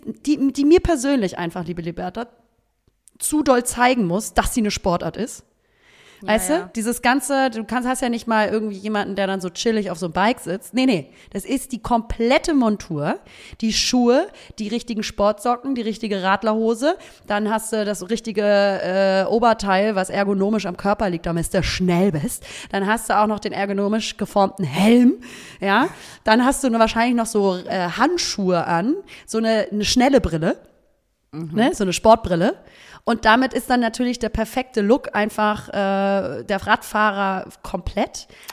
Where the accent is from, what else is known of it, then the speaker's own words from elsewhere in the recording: Hamburg, Germany; das ist halt meine Heimatstadt.